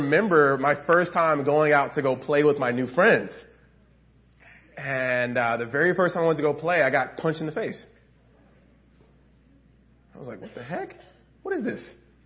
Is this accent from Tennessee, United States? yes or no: yes; Memphis, Tennessee, United States; Growing up in Memphis, Tennessee, I think there was a lot of that surrounded and swirled in my neighborhood and just in my upbringing.